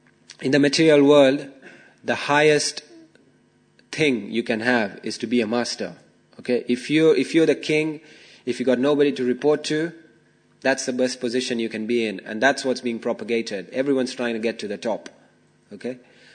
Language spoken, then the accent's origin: English; India; I can testify to that because I grew up in India.